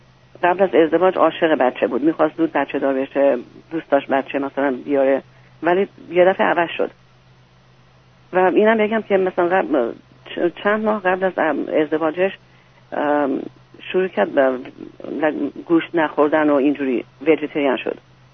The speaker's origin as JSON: {"language": "Persian", "country": "Iran", "lives_now": "United States", "said": "ما از ایران هستیم"}